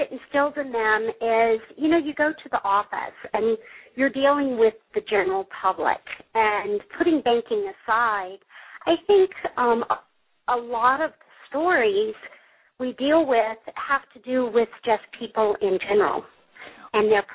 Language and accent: English; the South, United States